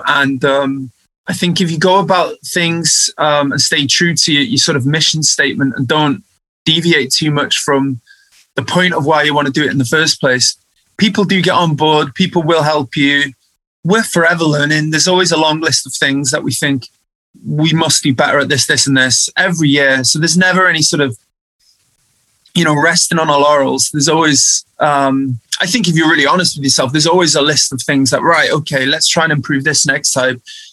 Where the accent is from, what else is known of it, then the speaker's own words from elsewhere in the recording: Wales, United Kingdom; a bit more weight behind the international activities we were doing as Welsh artists.